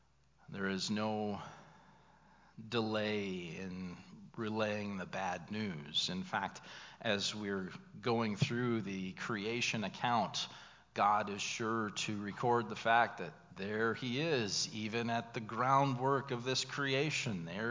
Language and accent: English; United States; Now, growing up in America, you know, being saturated with all kinds of entertainment